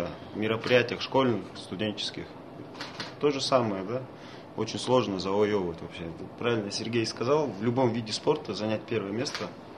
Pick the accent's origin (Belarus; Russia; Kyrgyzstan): Kyrgyzstan; Russian is a second language; Я кыргыз, мне 50% скидка на русский язык